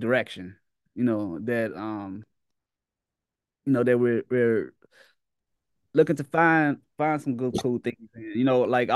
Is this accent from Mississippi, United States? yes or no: yes; Mississippi, United States; You know, I'm from Mississippi. I grew up and you know, that's our music.